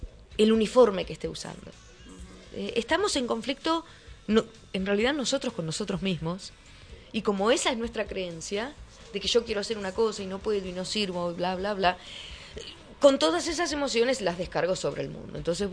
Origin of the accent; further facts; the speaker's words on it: Argentina; Sigo siendo argentina, después de todo.